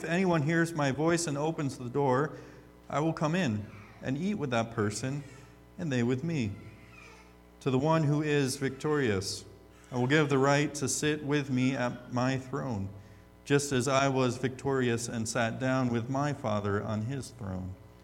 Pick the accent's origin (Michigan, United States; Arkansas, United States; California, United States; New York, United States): Michigan, United States; because I'm from Michigan, was in Michigan when this happened